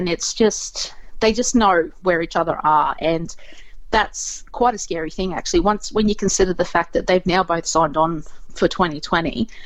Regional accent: Queensland, Australia; Like, I'm a Queenslander as well

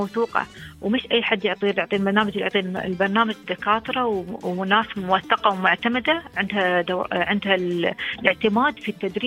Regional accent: United Arab Emirates; عندنا بالإمارات

